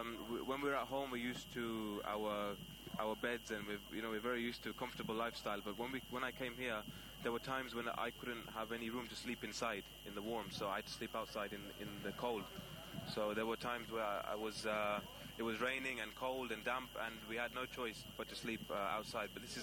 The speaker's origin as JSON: {"language": "English", "town": "Leicester", "region": "East Midlands", "country": "United Kingdom", "said": "I'm from Leicester, United Kingdom."}